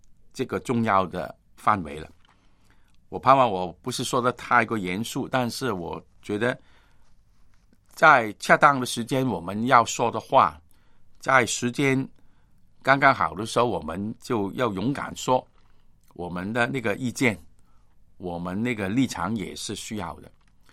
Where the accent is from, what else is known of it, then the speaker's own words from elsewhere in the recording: China; 我们中国人说有求有应，有求必应